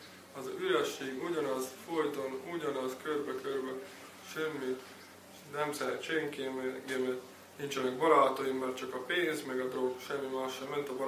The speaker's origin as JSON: {"language": "Hungarian", "town": "Veľký Meder", "region": "Trnava Region", "country": "Slovakia", "said": "Nagymegyerről vagyok."}